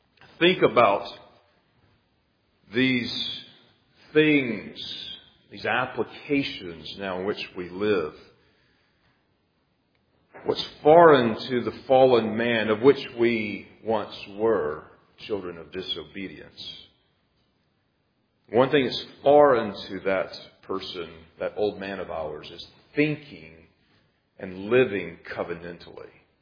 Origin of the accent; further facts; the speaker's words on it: United States; It's not a slam on Americans. I'm very thankful I'm an American